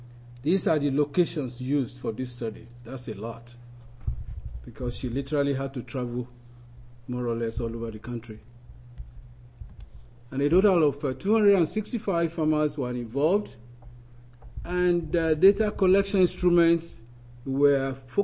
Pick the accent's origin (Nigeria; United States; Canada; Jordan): Nigeria; I'm actually from Nigeria.